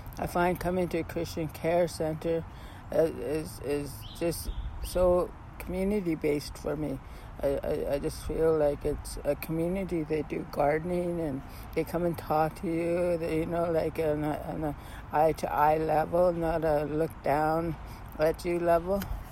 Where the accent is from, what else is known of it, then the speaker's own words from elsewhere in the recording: Yukon, Canada; now in Edmonton, Canada; Actually, I was born in Edmonton. I was raised in the Yukon. Then I came back to Edmonton.